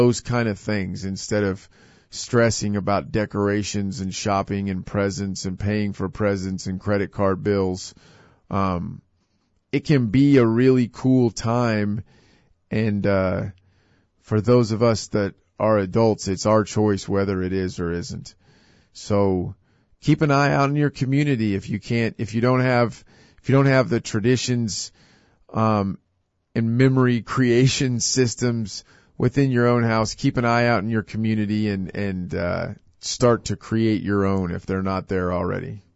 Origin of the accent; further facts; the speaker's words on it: Hutchinson, Kansas, United States; My hometown, I really wanted to cover the fact that Hutchinson, Kansas has some great traditions, some great memory-making events.